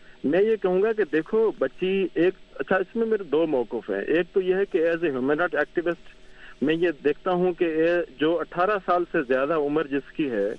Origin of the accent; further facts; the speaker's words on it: Pakistan; ہم پاکستانی ہیں اور we are indigenous of this land, تو ہم کوئی باہر سے مائگریٹ کر کے نہیں آئے ہیں.